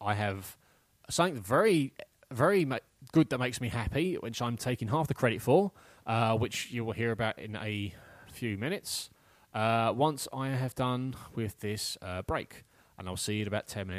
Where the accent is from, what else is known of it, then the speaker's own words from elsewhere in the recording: England, United Kingdom; I just never bother with it anyway because I'm English.